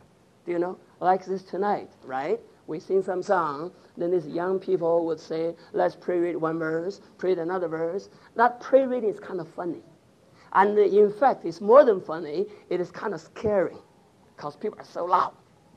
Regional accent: China; English is a second language; I was raised up in China, and I know Confucius.

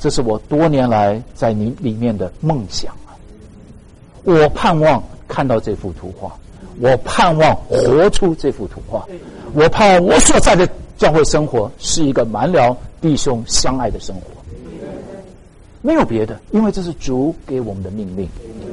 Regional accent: China; 我们中国人都是握手哈

